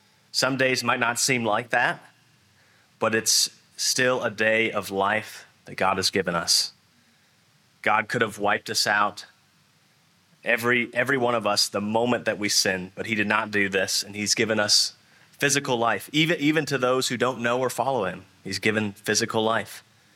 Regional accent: United States; Many of my friends that are in my stage of life back in my home country in the U.S. are on maybe their third or fourth home

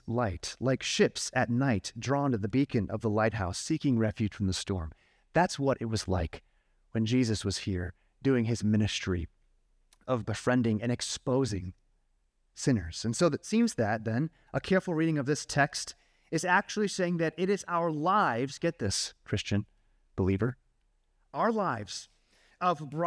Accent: Phoenix, Arizona, United States; I grew up in Phoenix, Arizona. We have orange trees in our backyard.

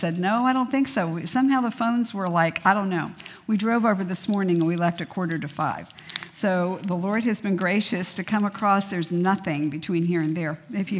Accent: Miami, Florida, United States; also born or lived in Italy / Germany; as you've heard, and I grew up in Miami basically from the time I was 9 and did all of my schooling in Florida.

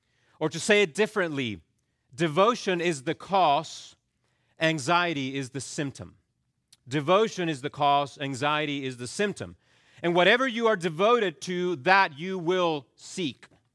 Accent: Chile; moved away as an adult; Now, I grew up in Chile. You know this by now, hopefully. And in the 22 years that I spent in Chile, I don't remember ever suffering due to lack of basic provisions.

